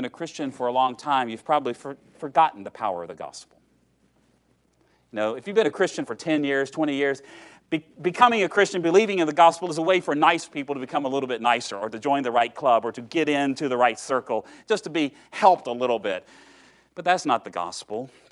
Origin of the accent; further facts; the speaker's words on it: Virginia, United States; you see, I'm from Southwest Virginia, which is very different from West Virginia